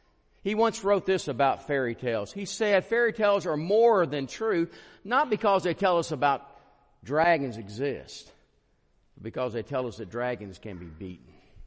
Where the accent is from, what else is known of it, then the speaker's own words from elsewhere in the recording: Athens, Alabama, United States; I tell people now I'm from the Athens of the Alabama.